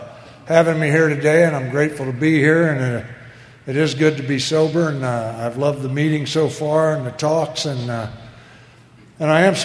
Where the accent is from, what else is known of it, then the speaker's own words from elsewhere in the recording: Illinois, United States; born there; I was born in Illinois, and mom and dad were married each other 50 years.